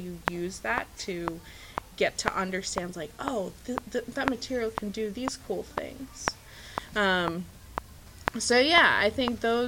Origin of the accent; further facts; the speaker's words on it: Texas, United States; I came from Texas, that's where my family is.